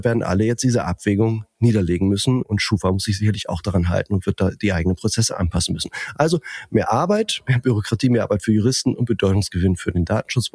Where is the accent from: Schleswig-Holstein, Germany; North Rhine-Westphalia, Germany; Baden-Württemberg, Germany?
Schleswig-Holstein, Germany; Itzehoe; born there; zumal in meinem Geburtsort Itzehoe, tatsächlich ist das so